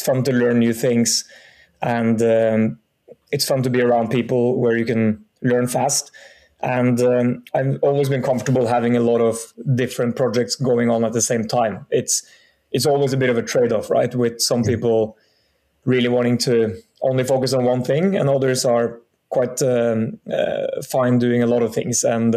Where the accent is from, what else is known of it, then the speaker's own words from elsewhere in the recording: Norway; English is a second language; moved away as an adult; also born or lived in United Kingdom / United States; now in Singapore; I'm from Norway. I've been growing up there and then studied in the UK and the US. Live now out of Singapore for what's becoming soon 9 years. So it's a quite global background